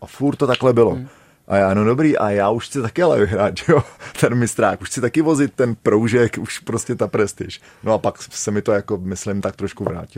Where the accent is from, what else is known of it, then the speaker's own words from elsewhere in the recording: Nový Bor, Liberec Region, Czechia; Já jsem z Nového Boru, ne, Bohemie, jako já jsem prostě Českosaský Švýcarsko